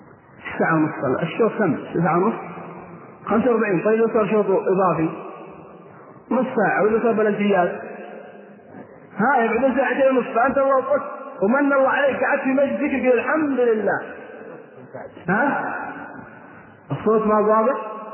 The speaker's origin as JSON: {"language": "Arabic", "region": "Al-Qassim", "country": "Saudi Arabia", "said": "عندنا في القصيم يعطون ورقة للجمعية الخيرية"}